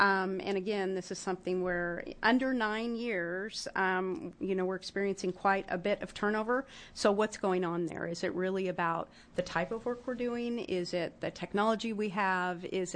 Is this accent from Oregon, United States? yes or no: yes; Harrisburg, Oregon, United States; I come from Harrisburg, so even that way, which is a lot more rural, it's still an hour on I-5.